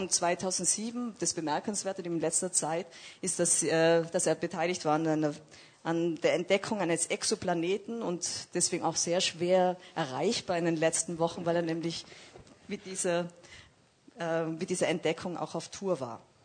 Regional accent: Tyrol, Austria; weil ich bin eigentlich auch aus Tirol, was man nicht mehr hört bei uns beiden.

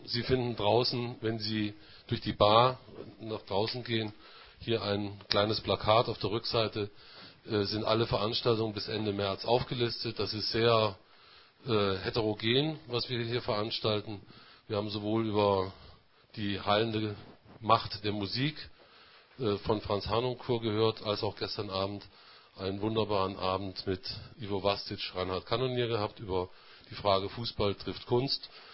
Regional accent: Germany; Als Deutscher, gebe ich offen zu, weiß man über 1934 relativ wenig.

